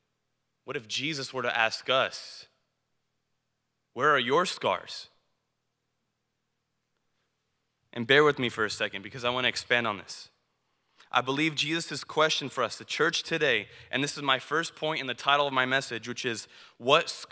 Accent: United States; And we're both American and we're Romanian. So we have the American celebration from the Western Christian Church, and then we have the celebration from the Eastern Romanian Orthodox Church.

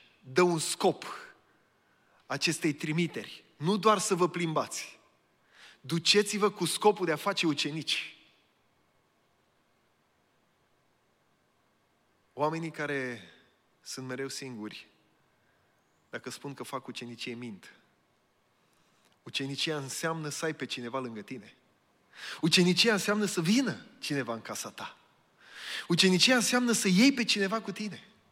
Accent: Petroșani, Hunedoara County, Romania; now in Medgidia, Romania; vin din Petroșani, dar m-am mutat în Megidia, în Dobrogea, de 24 de ani.

